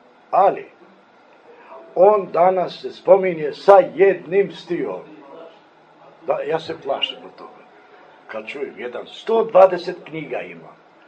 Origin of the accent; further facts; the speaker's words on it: Pristina, Pristina District, Kosovo; Ja dolazim iz Prištine